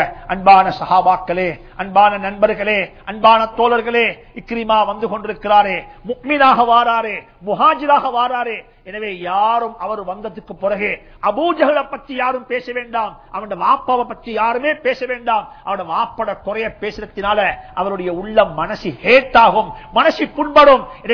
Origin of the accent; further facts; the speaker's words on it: Sri Lanka; நாங்க எல்லாரும் சிலோனை சேர்ந்தவங்க, இலங்கையை சேர்ந்தவங்க.